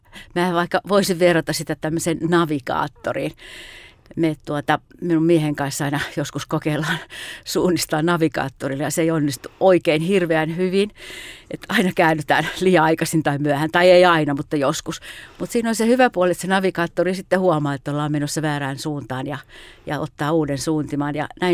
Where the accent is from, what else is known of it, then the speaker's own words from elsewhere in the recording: Kotka, Kymenlaakso, Finland; Kotkasta olen kotoisin, siellä syntynyt, siellä Suomen velkaisimmassa kaupungissa asunut, opiskeluaikaa lukuun ottamatta